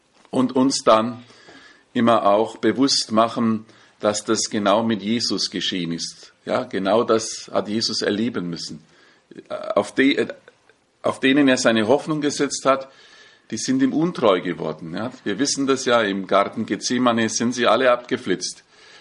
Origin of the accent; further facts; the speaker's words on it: Bavaria, Germany; Ich bin ja Franke.